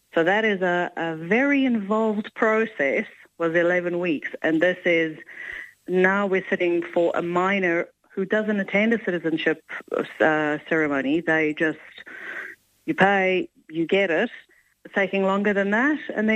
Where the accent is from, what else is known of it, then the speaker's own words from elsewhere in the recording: South Africa; We're from South Africa.